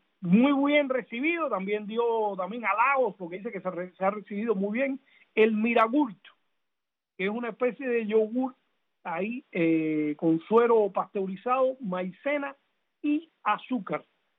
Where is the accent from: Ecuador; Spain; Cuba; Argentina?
Cuba; Punta Brava, Havana; born or raised there